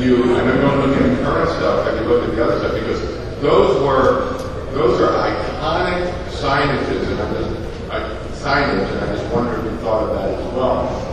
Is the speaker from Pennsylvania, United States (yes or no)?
yes; Philadelphia, Pennsylvania, United States; I grew up in Philly